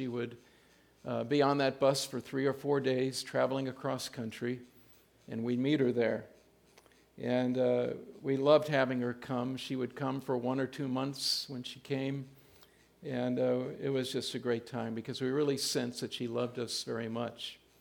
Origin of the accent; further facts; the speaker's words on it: Hayward, California, United States; also born or lived in Oakland; I grew up in Hayward, California, until eighth grade. I was born in a hospital in Oakland called Providence Hospital, and my parents took me to their small home in Hayward